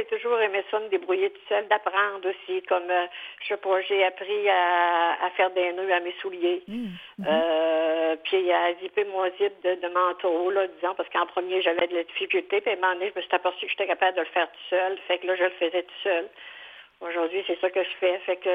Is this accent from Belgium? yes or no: no; Cap-Chat, Quebec, Canada; born there; Moi, je suis née à Cap-Chat, en Gaspésie.